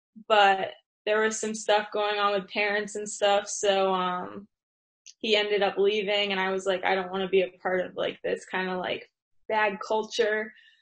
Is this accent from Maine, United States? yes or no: yes; Westbrook, Maine, United States; I grew up in Westbrook. Obviously, that's right by Portland.